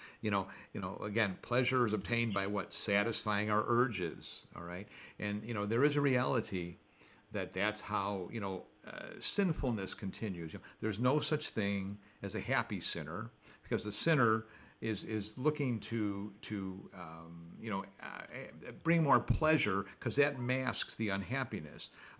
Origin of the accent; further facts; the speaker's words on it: United States; I mean, you know, I grew up in America and marketing. My father had a store at one time, and you had to market things.